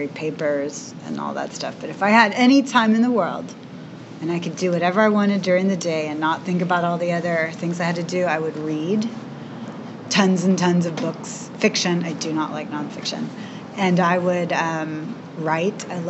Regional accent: Houston, Texas, United States; moved away as an adult; now in California, United States; I grew up in the early 70s. I was born in 1973 in Houston, Texas.

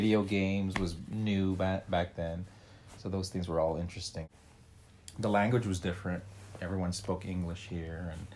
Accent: Monterey Park, California, United States; English is a second language; I grew up in Monterey Park, California. It's a good mix of Filipinos, Asians, but we were all kids.

